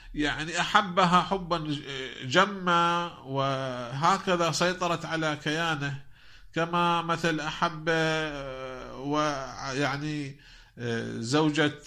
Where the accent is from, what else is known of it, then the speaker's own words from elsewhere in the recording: Iraq; عندنا بالعراق نساء كثيرات التي تسقط